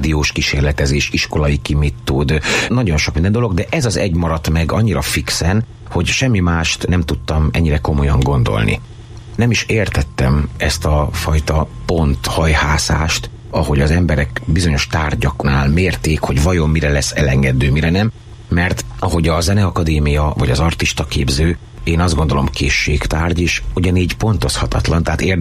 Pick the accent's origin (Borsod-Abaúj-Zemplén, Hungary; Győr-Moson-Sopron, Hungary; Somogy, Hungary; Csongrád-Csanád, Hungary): Borsod-Abaúj-Zemplén, Hungary; Miskolc; born there; nekem szülővárosom Miskolc, ahova ebből a szempontból mindig örömmel jövök vissza.